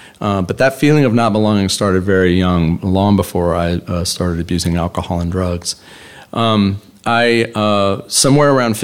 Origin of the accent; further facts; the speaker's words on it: Atlanta, Georgia, United States; born there; So I was born in 1962 in Atlanta, Georgia.